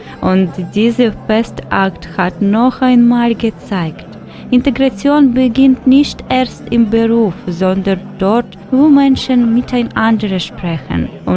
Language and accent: German; Ukraine; German is a second language; moved away as an adult; now in Germany; komme aus der Ukraine und lebe seit 3 Jahren in Deutschland. Ich lerne intensiv Deutsch